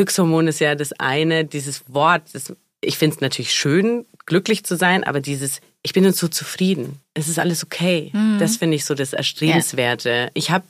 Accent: Nuremberg, Bavaria, Germany; born there; Ja, also ich bin ja aus Nürnberg gebürtig.

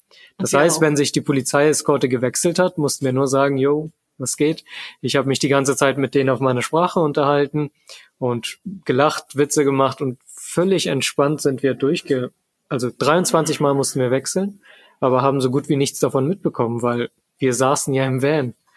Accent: Germany; Ich so, ich bin Deutscher.

